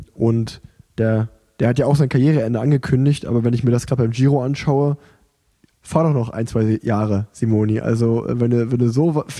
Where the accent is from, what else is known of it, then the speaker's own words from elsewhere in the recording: Germany; Da würde ich auch sagen, klar, fahre ich in meinem Heimatland.